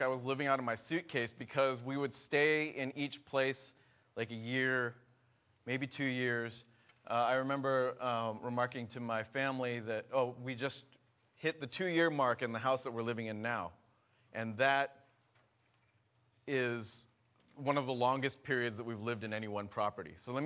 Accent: Cupertino, California, United States; I was born in Cupertino, raised in Cupertino, stayed there up until I left for college, and when I went to college, I moved into the dorms and for 1 year

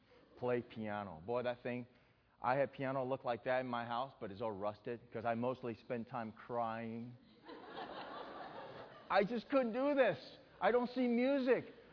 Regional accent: Taiwan; English is a second language; And growing up in Taiwan was very precious

